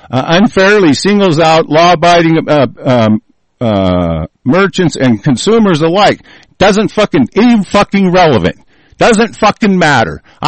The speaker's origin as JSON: {"language": "English", "country": "United States", "said": "the common law that I am guaranteed as an American national"}